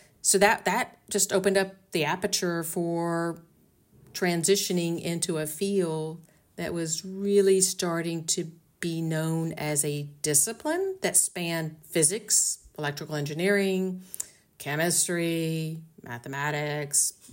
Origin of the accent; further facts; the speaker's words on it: Florida, United States; And I grew up in Central Florida, kind of at the height of this space shuttle program.